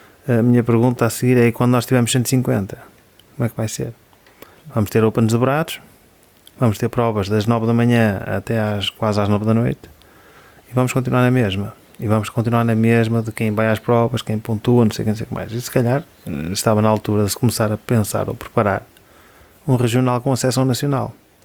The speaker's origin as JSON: {"language": "Portuguese", "country": "Portugal", "said": "Mas isso é um problema, porque nós somos portugueses."}